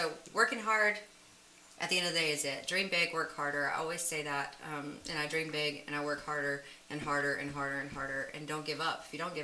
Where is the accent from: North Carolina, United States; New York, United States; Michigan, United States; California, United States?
North Carolina, United States; Charlotte; accent: Southern; I guess it would be my southern accent and the way I start our show with our we are … from Charlotte, North Carolina.